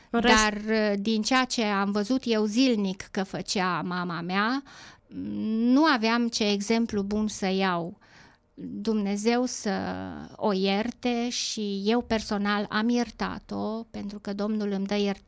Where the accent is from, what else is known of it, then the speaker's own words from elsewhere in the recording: Harghita County, Romania; born there; M-am născut în Harghita, tatăl meu român, mama maghiară. Cel mai mult am crescut la bunici